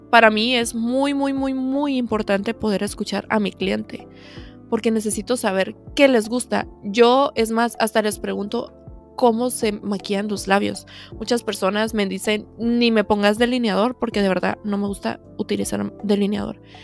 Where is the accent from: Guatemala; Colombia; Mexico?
Guatemala; Yo soy de Guatemala, para las personas que me escuchan de otros países.